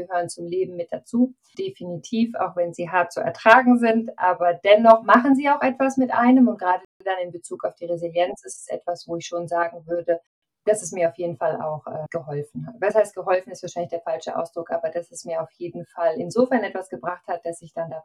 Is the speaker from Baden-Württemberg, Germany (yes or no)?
yes; Heidelberg, Baden-Württemberg, Germany; also born or lived in Ludwigshafen; Geboren in Ludwigshafen, aber dann doch aufgewachsen in Heidelberg.